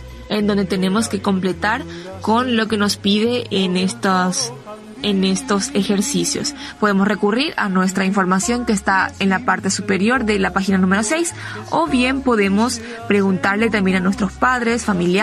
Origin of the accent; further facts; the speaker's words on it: Paraguay; ¿qué otras costumbres tenemos nosotros como paraguayos?